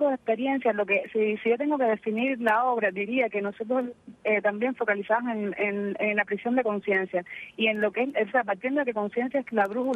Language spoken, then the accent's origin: Spanish; Cuba